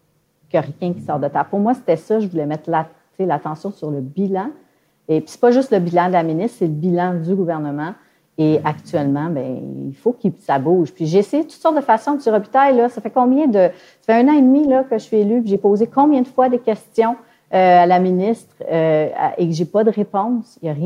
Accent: Quebec, Canada; Ils ont bougé, mais chez nous, au Québec, il n'y a rien qui se passe.

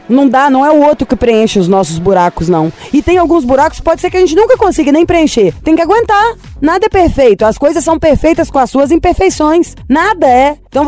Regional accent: Belo Horizonte, Minas Gerais, Brazil; Eu falaria, sou de Belo Horizonte.

